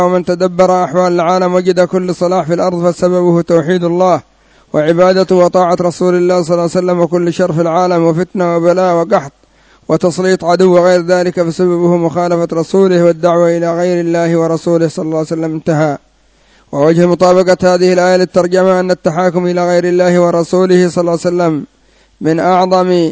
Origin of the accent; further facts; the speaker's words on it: Yemen; أو يعتقد أن هذه القوانين مأخوذة من الكتاب والسنة، كما هو الحال عندنا في اليمن.